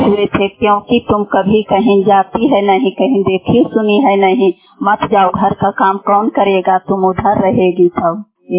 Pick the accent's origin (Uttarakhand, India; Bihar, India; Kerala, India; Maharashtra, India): Bihar, India; Sandohra; घर संदोहरा, पंचायत परमा, प्रखंड नारसीगंज, जिला नवादा की निवासी हूँ।